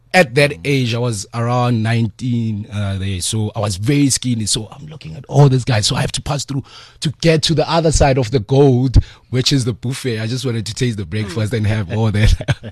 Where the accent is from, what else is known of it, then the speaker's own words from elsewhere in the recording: Freedom, Free State, South Africa; I'm from Freedom Free State